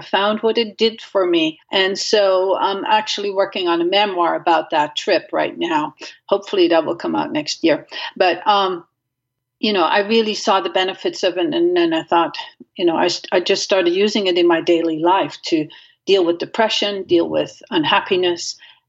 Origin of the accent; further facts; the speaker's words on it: Netherlands; I grew up in Holland and without a car.